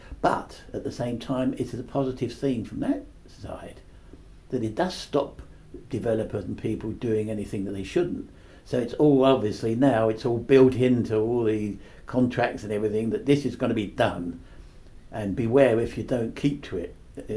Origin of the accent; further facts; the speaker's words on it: London, United Kingdom; And to me, as a Londoner, that was very important.